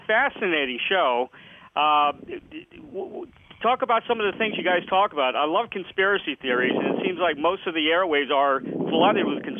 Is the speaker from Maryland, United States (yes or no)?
yes; Baltimore, Maryland, United States; also born or lived in Catonsville / Camp Springs; now in Florida, United States; I live in Florida now. I was brought up in Baltimore, St. Agnes Hospital, born there, lived in Catonsville.